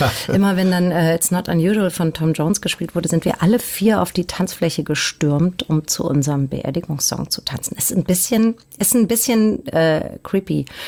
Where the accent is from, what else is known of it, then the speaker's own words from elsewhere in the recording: Spessart, Germany; da beerdigt worden, wo ich aufgewachsen bin, in so einem Spessardorf.